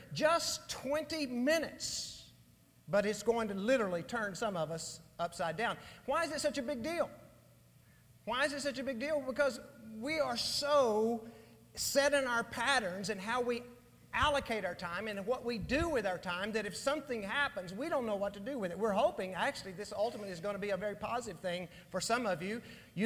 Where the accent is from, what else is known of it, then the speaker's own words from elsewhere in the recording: Texas, United States; Invariably, in August, it'll say it's 125 degrees when I know, as a Texan, it's not 1 degree over 120.